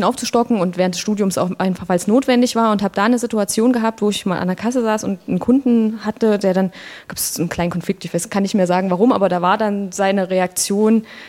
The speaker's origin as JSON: {"language": "German", "town": "Jena", "region": "Thuringia", "country": "Germany", "tie": "born or raised there", "said": "ich bin in Jena in Lobeda aufgewachsen und das war jetzt in den 90er Jahren"}